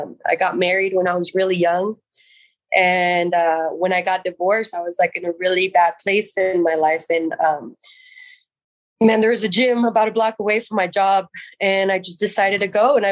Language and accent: English; San Jose, California, United States; I just, you know, I grew up in Eastside San Jose. It's probably not the best neighborhood. My parents were immigrants. So I'm first generation here